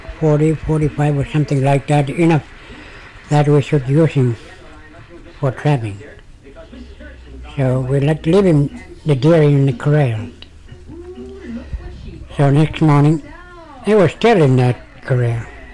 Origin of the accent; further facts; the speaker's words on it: Barrow, Alaska, United States; I was born up in Inland, somewhere up Inland. I don't know where, just exactly where. But I was raised up in Barrow.